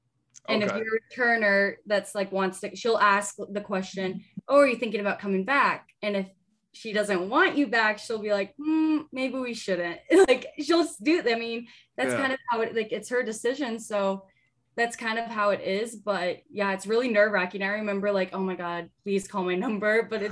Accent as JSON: {"language": "English", "region": "Nebraska", "country": "United States", "said": "I was like spending all my weekends in Iowa from Nebraska, but I felt like I was born and raised in Iowa."}